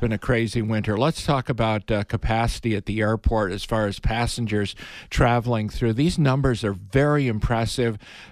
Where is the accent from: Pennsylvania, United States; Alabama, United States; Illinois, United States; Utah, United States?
Illinois, United States; Chicago; I'm from the Chicago area.